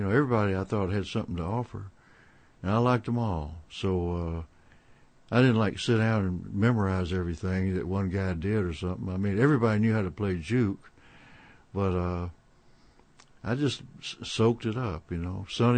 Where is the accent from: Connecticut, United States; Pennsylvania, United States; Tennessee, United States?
Tennessee, United States; Memphis; also born or lived in Mississippi / Chicago; now in California, United States; Yeah, I was born in Mississippi. Then I grew up in Memphis and then on to Chicago and... then out to California.